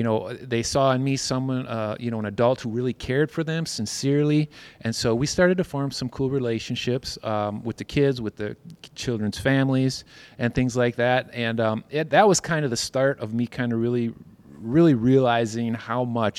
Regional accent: Winona, Minnesota, United States; So growing up in Winona, we didn't have anything like that necessarily.

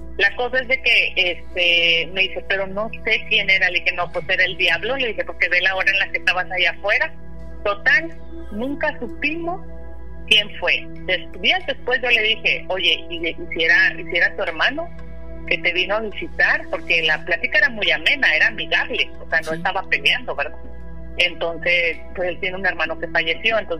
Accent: Monterrey, Nuevo León, Mexico; also born or lived in Torreón; viví en el rancho de mis abuelos allá en Torreón, yo soy de Monterrey, Nuevo León. Okay. Ahí viví bastante cuando estábamos chiquillos.

